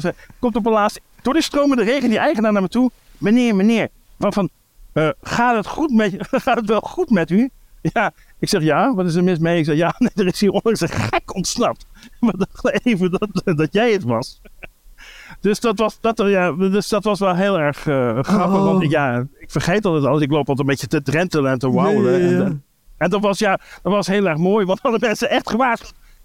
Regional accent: Breda, North Brabant, Netherlands; ik ben 57, ik kom uit Breda

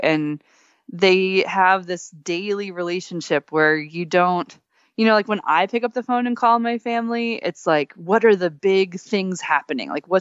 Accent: Texas, United States; I mean, I grew up in Texas, but I clearly thrive in the cold.

